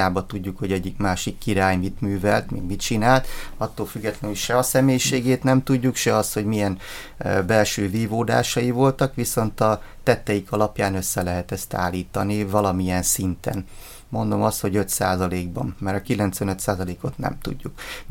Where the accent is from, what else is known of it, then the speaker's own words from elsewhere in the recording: Miskolc, Borsod-Abaúj-Zemplén, Hungary; Hát én a Diósgyőri vár mellett nőttem fel, tehát gyerekkoromban mindig ott szaladgáltam.